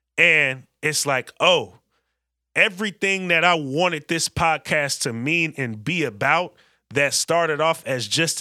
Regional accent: California, United States; Growing up in the Bay Area, I mean, y'all know I DJ, I'm into the music stuff. Like, I grew up on a very independent scene

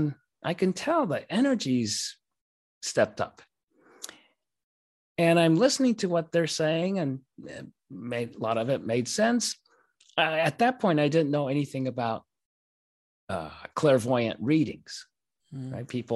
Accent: Japan; Of course, I grew up in Japan, you know, and everyone's very, very polite and respectful.

